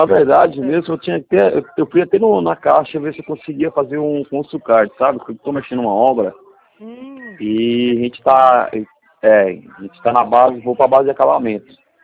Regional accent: Louveira, São Paulo, Brazil; Não, eu sou daqui de Louveira.

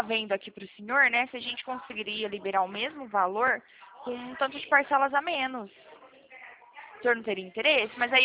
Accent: Ribeirão Preto, São Paulo, Brazil; eu sou aqui do estado de São Paulo, aqui de Ribeirão Preto.

